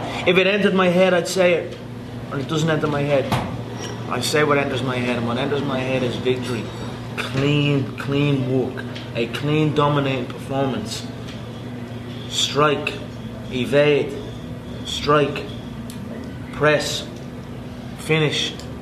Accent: Dublin, Leinster, Ireland; Yeah, where I grew up in Dublin was a tough neighborhood.

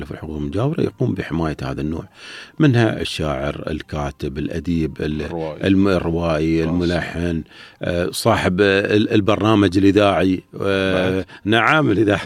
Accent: United Arab Emirates; عندنا نحن منتجات إماراتية

